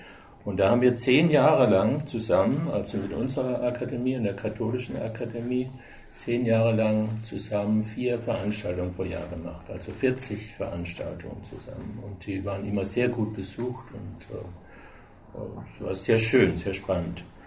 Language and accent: German; Baden-Württemberg, Germany; Ich komme hier aus dem Schwarzwald. Und wie es für einen richtigen Schwarzwälder gehört, war ich auch mal sehr katholisch oder in einer sehr katholischen Familie.